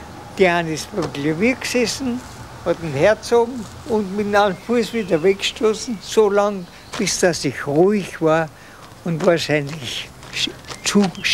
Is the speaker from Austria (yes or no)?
yes; Linz, Upper Austria, Austria; born there; Ich bin geboren in Linzer.